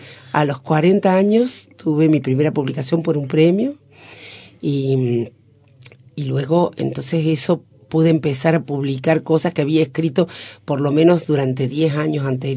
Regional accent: Córdoba, Argentina; now in Sierras Chicas, Argentina; Cordobesa, así es. Nací en Córdoba, en la provincia, en un pueblo de la provincia. Me he criado en Córdoba, salvo una breve estancia en la Patagonia y los viajes y demás. Siempre he vivido en Córdoba y ahora en un pequeño pueblito de las Sierras Chicas

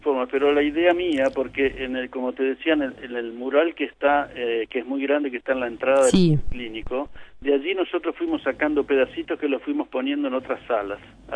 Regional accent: Uruguay; yo, como todo uruguayo, tengo la marca de Torres García grabada a fuego

